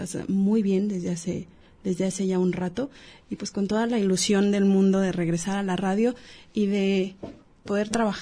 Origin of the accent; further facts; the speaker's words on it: Jalisco, Mexico; como ciudadanos, como mexicanos, como jaliscienses, como laguenses, pues es parte de lo que somos